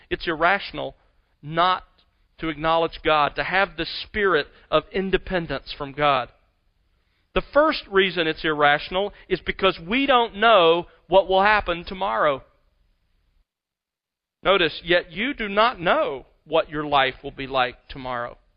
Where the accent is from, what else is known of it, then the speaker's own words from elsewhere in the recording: Mobile, Alabama, United States; moved away as an adult; I expected to become an attorney and settle down in or near my hometown, Mobile, Alabama.